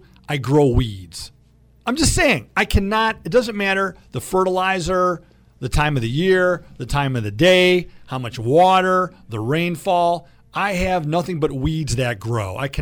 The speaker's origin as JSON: {"language": "English", "town": "Detroit", "region": "Michigan", "country": "United States", "tie": "born or raised there", "said": "Because I grew up in Metro Detroit, all my friends were landscape architects."}